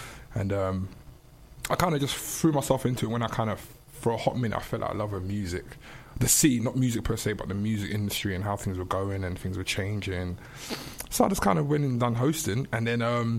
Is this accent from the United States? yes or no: no; London, United Kingdom; I'm all the way out in Essex right now. I'm from South London.